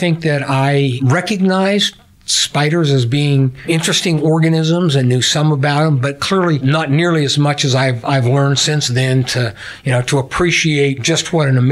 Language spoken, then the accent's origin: English; Wyoming, United States; So I was born and raised in Northern Wyoming.